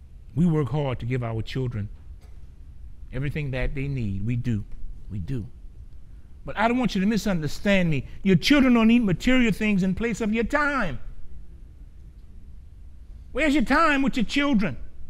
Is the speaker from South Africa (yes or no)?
no; Gramercy, Louisiana, United States; There was a guy, you know, I grew up in Gramercy.